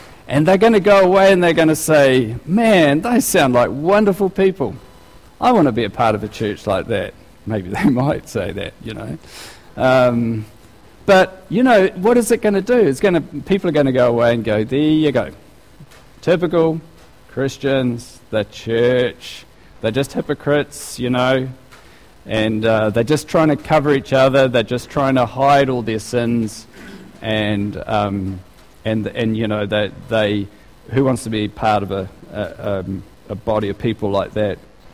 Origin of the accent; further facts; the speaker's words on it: Gisborne, New Zealand; Now, I'm from Gisborne and we can fit a lot of people in a car